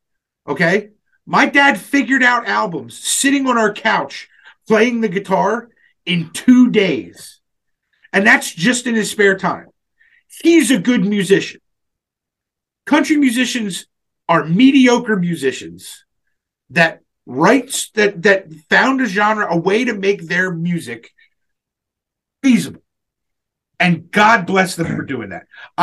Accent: Philadelphia, Pennsylvania, United States; born there; Do I care that I was born in Philadelphia or outside of Philadelphia, and that means I should like every Philly team?

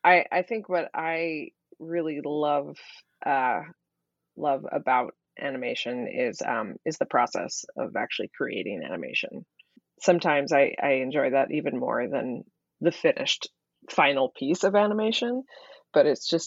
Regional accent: Philadelphia, Pennsylvania, United States; born there; Well, so I was born in Philadelphia, oldest of four.

